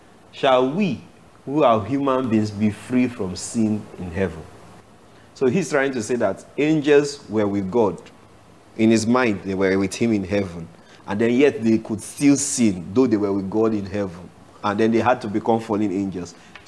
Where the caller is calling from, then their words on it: Benue, Nigeria; Benue State.